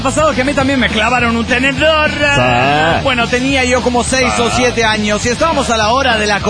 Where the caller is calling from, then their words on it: Pachuca, Hidalgo, Mexico; de Pachuca, Hidalgo, México.